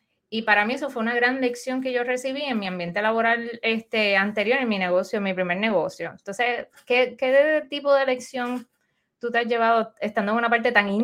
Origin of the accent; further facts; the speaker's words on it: Carolina, Puerto Rico; yo, como buena puertorriqueña de Carolina